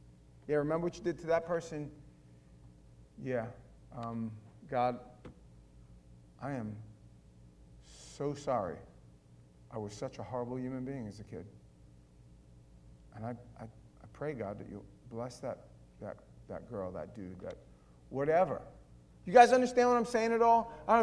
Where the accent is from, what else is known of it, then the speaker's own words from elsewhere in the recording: Queens, New York, United States; also born or lived in Brooklyn; I was born in Brooklyn. My parents moved to Queens, and I grew up in that same house.